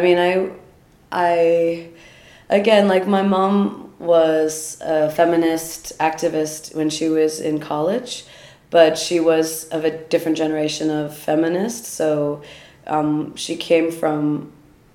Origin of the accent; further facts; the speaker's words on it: Virginia, United States; born there; I was born in Virginia, which is a pretty conservative area of the country